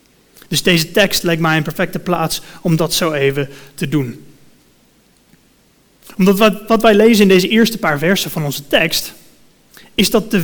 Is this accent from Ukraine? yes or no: no; United States; ik spreek wel Nederlands. Mijn moeder is Nederlands, maar ik ben opgevoed in Amerika. En dus daar woon ik bijna mijn hele leven.